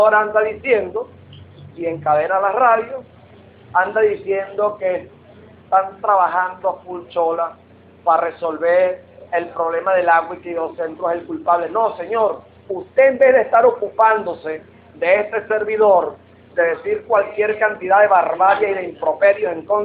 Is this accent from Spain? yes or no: no; Venezuela; como ciudadano, como venezolano